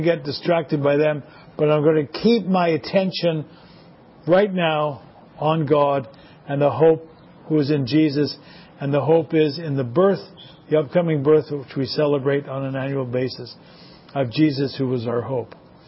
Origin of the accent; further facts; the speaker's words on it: Quebec, Canada; French was vitally important growing up in Quebec